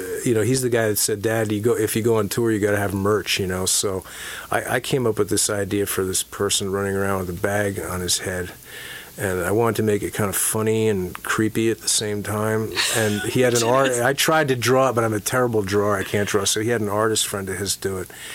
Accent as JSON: {"language": "English", "region": "New Jersey", "country": "United States", "tie": "born or raised there", "said": "It's about my hometown in New Jersey."}